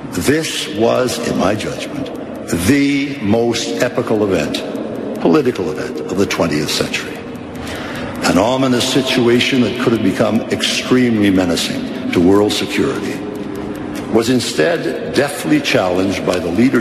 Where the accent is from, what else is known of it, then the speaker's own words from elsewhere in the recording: Quebec, Canada; Well, I was working as a laborer in my hometown in northern Quebec